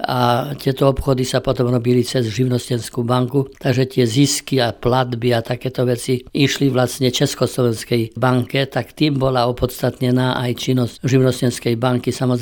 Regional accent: Ľubiša, Prešov Region, Slovakia; keď sa povie Ľubiša, moja rodná obec, tak to nie sú len grunt, na ktorom stál dom, v ktorom som sa narodil, nie sú len polia, na ktorých som pásaval kravičky, orál, zbieral úrodu

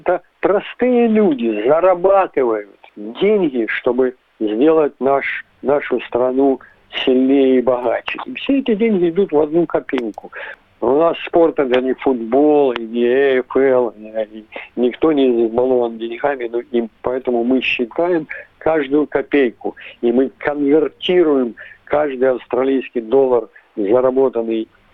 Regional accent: Ukraine; Я говорю, я вот из Украины.

